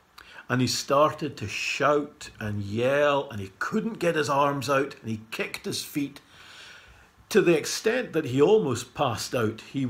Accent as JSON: {"language": "English", "town": "Dufftown", "region": "Scotland", "country": "United Kingdom", "tie": "born or raised there", "also_born_or_lived": "Aberlour", "said": "these were the sorts of things that we got up to growing up in Dufftown and Aberlour in the 1970s and the early 80s"}